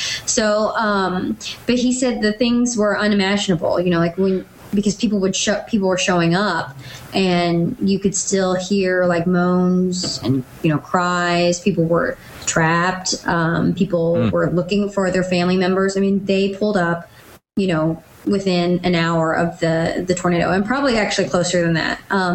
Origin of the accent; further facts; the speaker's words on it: Missouri, United States; it's a real fun place for me because I'm from Missouri and grew up in Missouri and then worked in Southwest Missouri for about 8 years